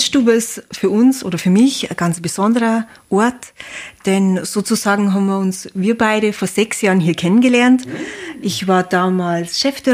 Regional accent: Bavaria, Germany; Ich bin seit 2014 im Hotel Bayerwaldhof. Ich komme aus der Gegend

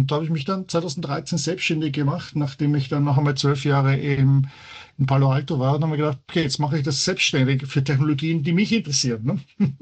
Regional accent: Vienna, Austria; now in Heidelberg, Germany; Es ist im Vergleich zu Wien, wo ich aufgewachsen bin, wo ich geboren bin, ist es natürlich eine kleine Kleinstadt.

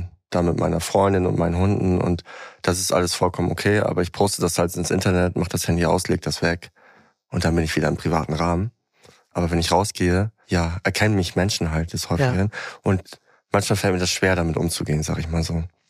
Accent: Westoverledingen, Lower Saxony, Germany; moved away as an adult; Ich bin in Leer Ostfriesland aufgewachsen, noch ein Nebendorf, das nennt sich Vestoverledingen. Da wohnen so 3000 Leute.

